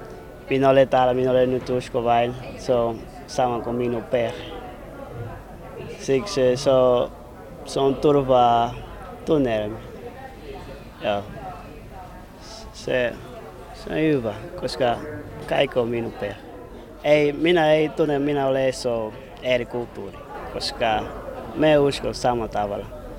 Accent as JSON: {"language": "Finnish", "country": "Angola", "lives_now": "Finland", "said": "kotoisin Angolasta."}